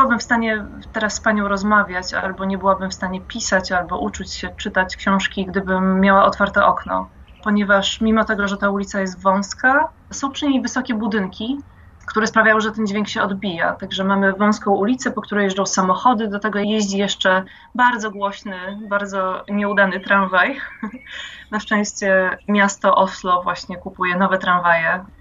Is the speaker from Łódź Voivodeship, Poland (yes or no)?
no; Łomża, Podlaskie Voivodeship, Poland; Wychowałam się w Łomży i dużą część swojego dzieciństwa i czasu dorastania spędziłam bardzo blisko natury.